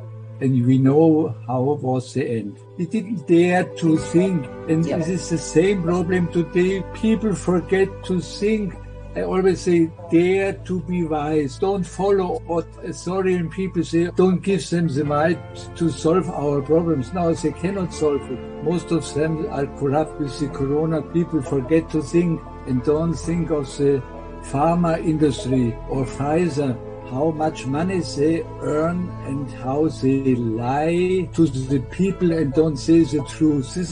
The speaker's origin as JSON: {"language": "English", "country": "Germany", "second_language": "English", "said": "I come from Germany. I was 40 years, I was a teacher in Bavaria."}